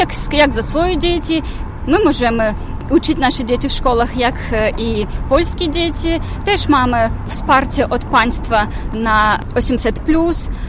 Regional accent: Belarus; Polish is a second language; jesteśmy nacją, jesteśmy Białorusinami i chcemy mieć swoje państwo

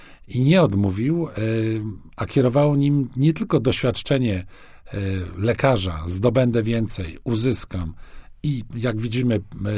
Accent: Poznań, Greater Poland Voivodeship, Poland; my jako poznaniacy

